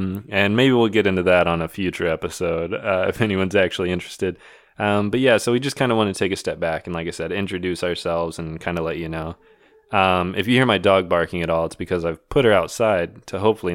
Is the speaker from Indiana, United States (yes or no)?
yes; Indiana, United States; also born or lived in California; That's me. This is my voice. I have the deeper, more stupid voice. I was born and raised in Indiana. Met Jose in sixth grade.